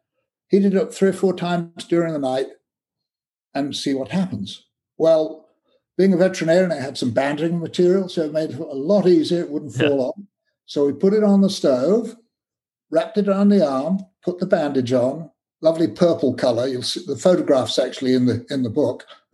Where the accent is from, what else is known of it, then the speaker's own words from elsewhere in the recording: Kenya; born there; And I'm a tea drinker. Probably from my accent, you might realize that. I'm born in Kenya, where they grow a lot of tea.